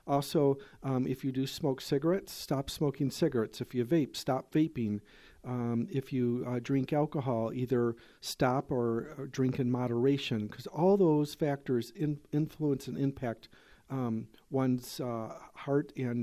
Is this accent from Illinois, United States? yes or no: yes; Rockford, Illinois, United States; Yeah, I was actually born and raised in Rockford, Illinois.